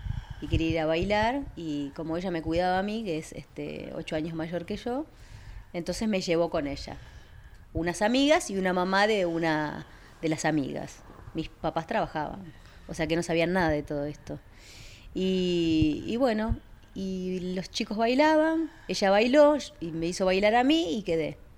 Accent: Buenos Aires, Argentina; also born or lived in Montevideo, Uruguay; Yo nací en Montevideo. Y en el año 70 mi familia viene a Buenos Aires por un futuro mejor

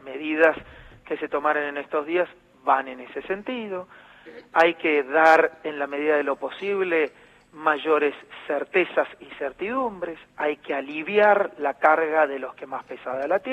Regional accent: Argentina; somos ciudadanos argentinos

